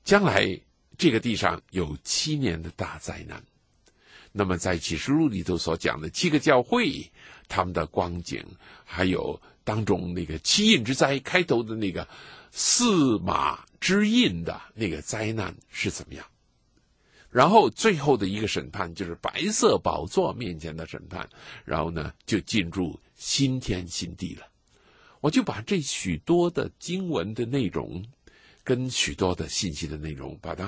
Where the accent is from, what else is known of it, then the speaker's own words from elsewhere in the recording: China; 当然我们不是以色列人，我们是中国人，我们中国人到那个时候我们也要代表我们中国人的同胞到主的面前。